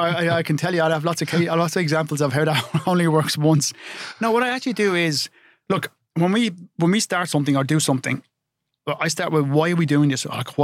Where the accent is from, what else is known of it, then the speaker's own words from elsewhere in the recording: Glen Ely, Leinster, Ireland; I'm from Wicklow. So I'm from a place called Glen Ely, County Wicklow.